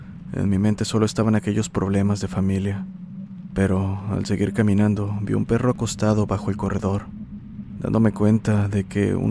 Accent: San José Independencia, Veracruz, Mexico; aquí en mi pueblito, en la Sierra de Songolica, que pertenece al estado de Veracruz. Mi pueblo se llama San José Independencia, uno de los más grandes de la zona.

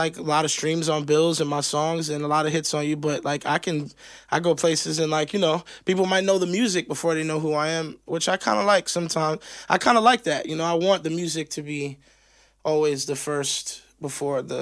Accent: Miami, Florida, United States; You know, growing up in Miami, it's a really fast city, you know, and it's a lot of stuff going on, and you see things

